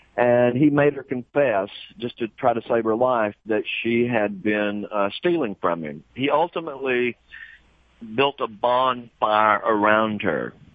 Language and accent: English; Fort Payne, Alabama, United States; one would be set up in my hometown of Fort Payne.